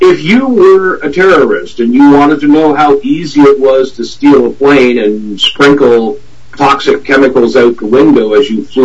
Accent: Niagara, Ontario, Canada; I grew up in Niagara in the food industry.

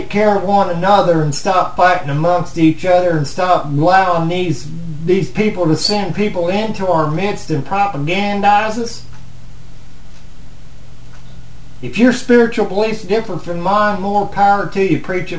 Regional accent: United States; I'm an American. I don't support Satan. I'm an American. I believe in the American dream.

